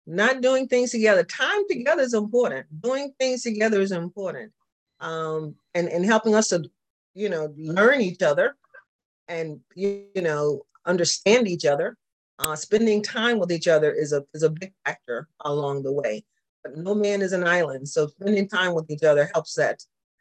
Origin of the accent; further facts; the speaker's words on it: the South, United States; accent: Southern; because my Southern accent comes out